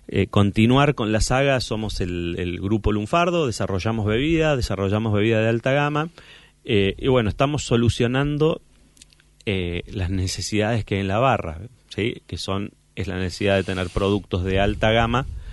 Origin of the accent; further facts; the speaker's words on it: Argentina; Somos argentinos, somos el granero del mundo, tenemos el mejor maíz del mundo.